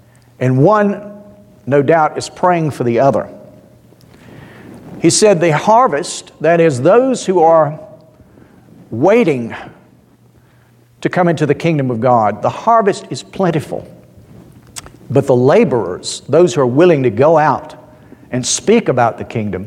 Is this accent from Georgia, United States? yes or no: yes; Georgia, United States; moved away; I remember when we first moved to England, growing up in Georgia